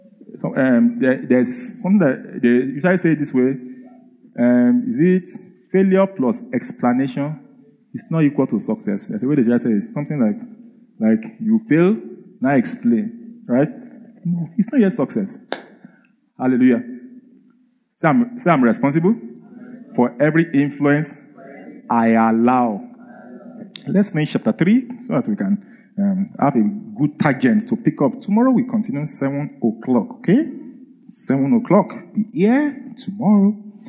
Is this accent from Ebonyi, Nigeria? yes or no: yes; Abakaliki, Ebonyi, Nigeria; I live in Nigeria. It goes, yeah. I grew up in Abakaliki. It's the last village in Nigeria.